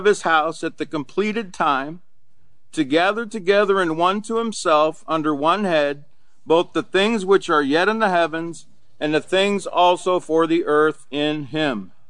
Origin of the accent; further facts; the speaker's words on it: Alaska, United States; I'm from Alaska. We don't like to make small talk.